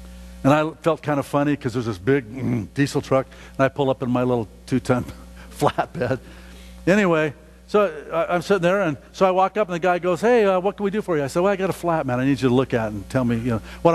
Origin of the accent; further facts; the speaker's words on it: United States; I'm thinking, you know, I'm an American.